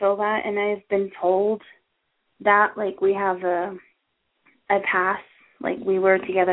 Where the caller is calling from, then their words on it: Arizona, United States; I'm actually calling from Arizona.